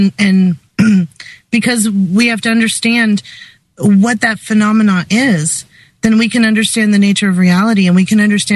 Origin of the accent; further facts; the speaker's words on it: Florida, United States; I'm from Florida. Every year, for 6 months out of the year, we prepare for a hurricane